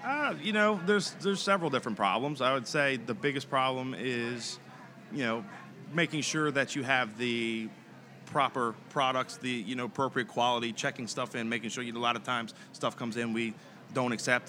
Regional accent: Maryland, United States; I'm from Maryland myself. I live on the Chesapeake Bay. I catch crabs.

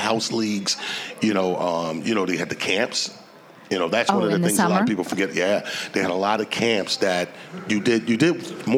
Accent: Mount Vernon, New York, United States; No, I'm born and raised in Mount Vernon.

